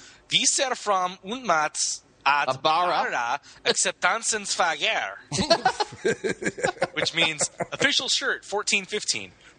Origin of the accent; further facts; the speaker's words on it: United States; So I'm going to go USA. You know, I'm an American.